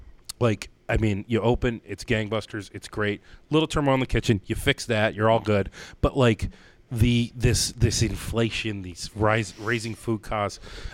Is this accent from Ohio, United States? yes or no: yes; Ohio, United States; moved away; I'm from Northeast Ohio.